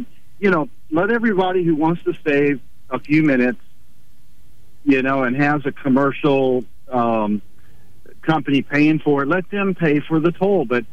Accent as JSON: {"language": "English", "region": "California", "country": "United States", "tie": "born or raised there", "lives_now": "Mobile, United States", "said": "But anyway, I grew up in California, and they have like 100 freeways in California"}